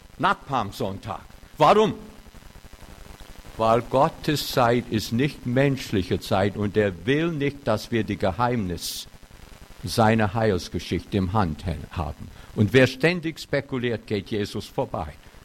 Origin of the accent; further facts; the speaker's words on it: United States; German is a second language; now in Germany; Ich habe einen Autounfall gehabt und ich bin Amerikaner